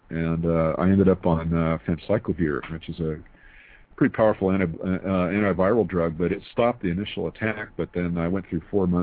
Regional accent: El Paso, Texas, United States; born there; I was born in El Paso, Texas, at Fort Bliss.

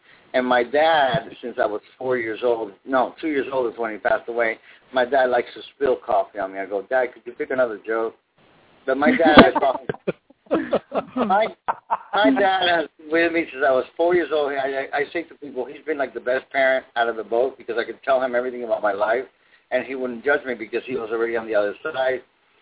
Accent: Cuba; Oh, I'm Cuban. I was born in Cuba.

